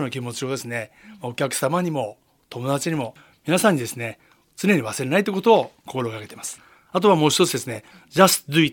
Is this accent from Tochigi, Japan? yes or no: no; Fujisawa, Kanagawa, Japan; 冬は暖かいっていう気候に恵まれてるみたいなんですよね。それとね、美味しいお店もたくさんありますし、最高の街だと、最高の地元だと思います。